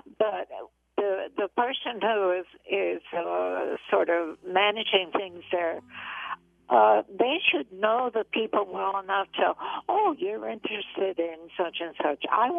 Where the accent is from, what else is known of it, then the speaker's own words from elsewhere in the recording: East Coast, United States; now in Iowa, United States; people in Iowa, I grew up on the East Coast where everybody talks to everybody automatically.